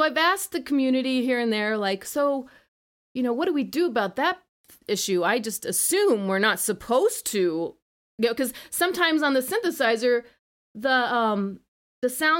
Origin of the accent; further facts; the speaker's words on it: United States; But I'm American, you know. They probably say it different over there.